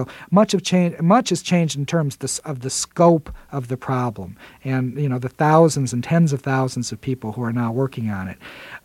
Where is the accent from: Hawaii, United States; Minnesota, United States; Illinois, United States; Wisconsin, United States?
Illinois, United States; Aurora; born or raised there